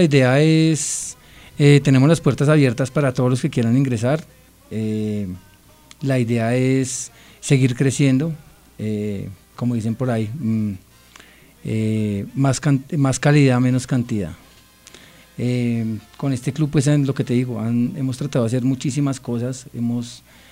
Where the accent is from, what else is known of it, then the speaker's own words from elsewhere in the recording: Bogotá, Colombia; como bogotano que soy, pienso que quiero trabajar mucho por el fútbol capitalino